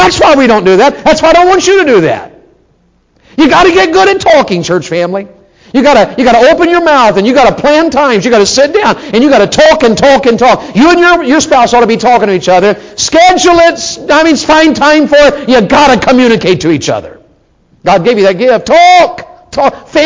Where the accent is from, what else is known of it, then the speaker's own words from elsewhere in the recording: Tennessee, United States; She is a Yankee and I was a Southerner. She's in Ohio, I'm from Tennessee.